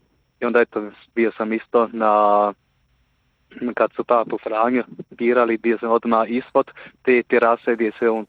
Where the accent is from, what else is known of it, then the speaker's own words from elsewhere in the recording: Switzerland; ja ako sam evo sada rođen i odrastao u Švicarskoj, imam švicarsko državljanstvo